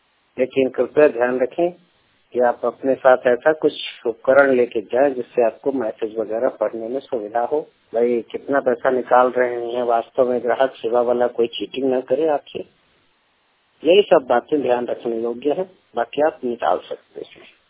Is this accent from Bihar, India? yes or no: no; Uttar Pradesh, India; मैं यूपी से हूँ